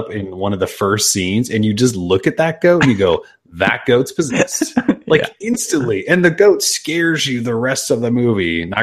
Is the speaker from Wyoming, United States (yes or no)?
no; Montana, United States; I mean, I've been around plenty of moose in my life. I grew up in Montana, and you just keep your distance from a moose.